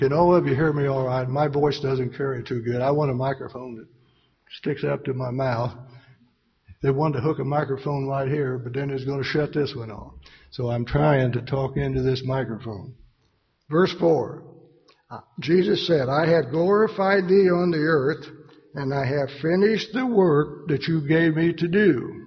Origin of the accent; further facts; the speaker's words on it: Anderson, Indiana, United States; born there; I was born in Anderson, Indiana, but my mom must have went through Missouri